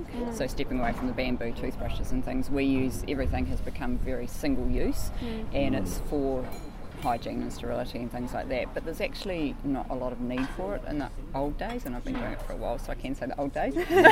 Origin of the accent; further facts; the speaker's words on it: Nelson, New Zealand; moved away; also born or lived in Waikato; I'm a dentist and I grew up in Nelson, so I guess we've always had the sort of slight green ethos growing up in Nelson. Then I moved away up into the North Island